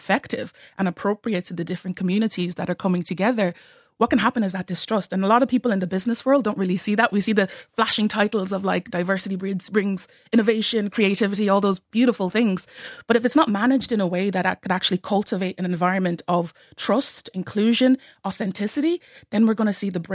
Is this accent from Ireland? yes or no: yes; Ireland; I grew up in Ireland myself, I'm Nigerian and by ethnicity